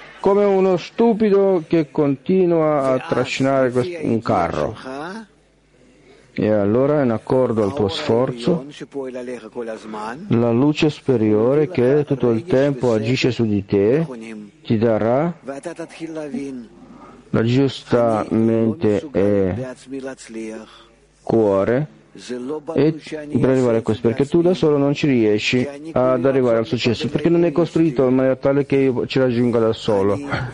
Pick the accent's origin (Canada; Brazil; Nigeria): Canada; Toronto, Ontario; Italian is a second language; da Toronto. Io benvenuto a tutti, io vengo da Toronto.